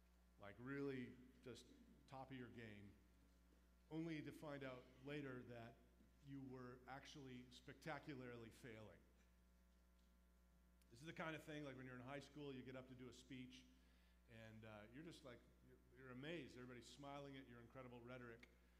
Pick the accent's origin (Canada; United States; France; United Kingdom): Canada; as a Canadian, I grew up not really paying any attention to French lessons, let alone having zero exposure to Spanish.